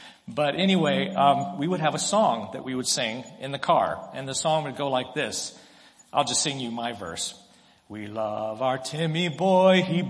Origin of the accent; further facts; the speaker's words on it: Tokyo, Japan; I grew up in Japan. I was born on a southern island in Japan. I'm not Japanese. I have a U.S. passport. But I spent almost all of my formative years in Tokyo, Japan.